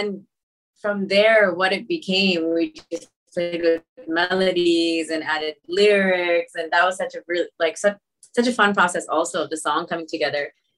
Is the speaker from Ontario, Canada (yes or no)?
yes; Toronto, Ontario, Canada; So Mickey's from Detroit and I'm from Toronto.